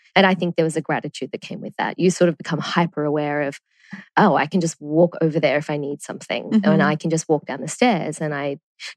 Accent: Sydney, New South Wales, Australia; So both my parents are Australian and we grew up in the Northern Beaches in Sydney. Lived there. Yeah, my brother and I lived there or have lived there our whole lives.

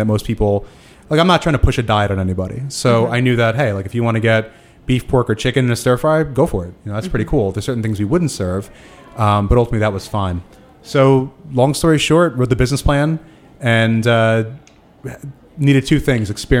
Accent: New York City, New York, United States; especially growing up in New York, getting to a bunch of restaurants in Brooklyn and the city.

